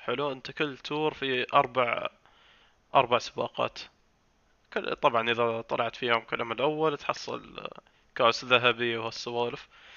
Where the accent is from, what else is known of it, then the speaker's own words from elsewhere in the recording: United Arab Emirates; قلت له أنا من الإمارات، ما أقدر أستلم هاي